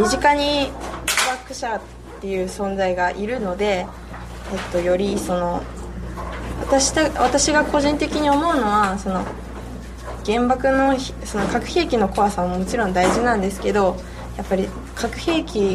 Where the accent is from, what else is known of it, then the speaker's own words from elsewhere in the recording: Hiroshima, Japan; 私たちの団体は広島出身の大学生で構成しているグループで